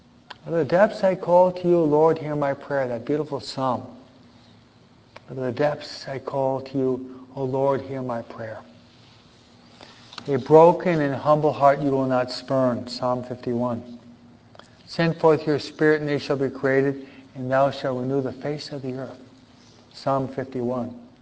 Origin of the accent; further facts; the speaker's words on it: Detroit, Michigan, United States; born there; Solanus Casey was actually worked quite a few years where I was born in Detroit, Michigan.